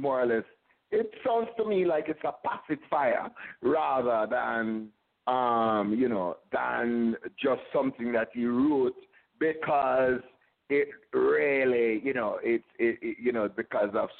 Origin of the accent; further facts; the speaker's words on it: Jamaica; But somebody asked me about, you know, hey, Jamaican, yeah, man, mwah, weed.